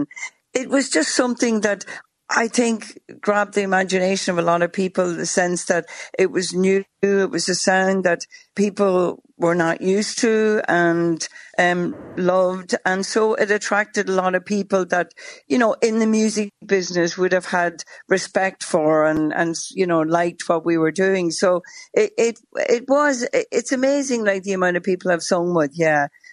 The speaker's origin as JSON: {"language": "English", "region": "Ulster", "country": "Ireland", "tie": "born or raised there", "said": "growing up in Donegal as a young girl"}